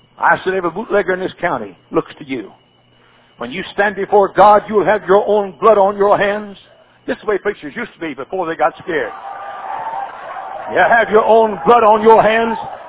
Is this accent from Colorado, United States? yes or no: no; Texas, United States; born or raised there